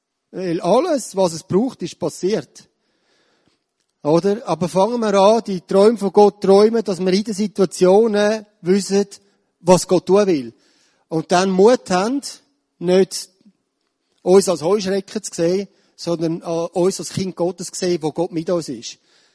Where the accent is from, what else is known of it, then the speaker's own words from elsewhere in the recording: Switzerland; Wir sind heute als Schweizer stolz auf einen stabilen Staat